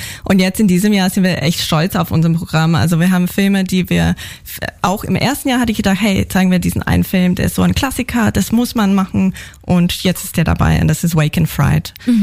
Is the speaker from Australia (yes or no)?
yes; Sydney, New South Wales, Australia; now in Germany; Ich komme aus Sydney, aus den Northern Beaches.